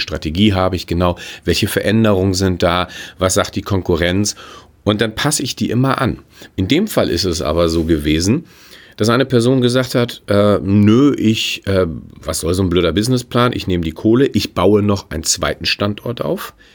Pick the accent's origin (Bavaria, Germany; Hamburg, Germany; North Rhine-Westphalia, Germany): Hamburg, Germany; Ich bin Hamburger.